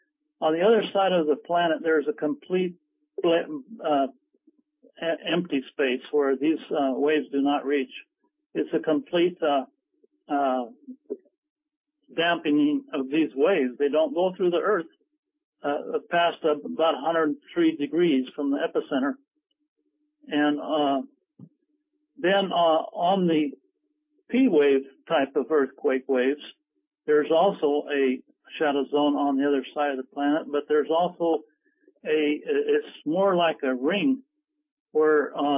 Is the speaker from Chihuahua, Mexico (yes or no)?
yes; Colonia Juarez, Chihuahua, Mexico; Well, I'm from Colonia Juarez, Chihuahua, Mexico